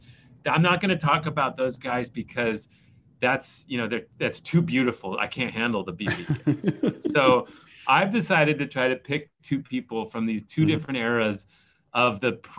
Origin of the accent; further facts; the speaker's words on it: Colorado, United States; moved away; also born or lived in Greeley / Salt Lake City; So I grew up in, I was born in Greeley, Colorado, grew up in Northern Colorado, and there was no baseball, professional baseball nearby at all.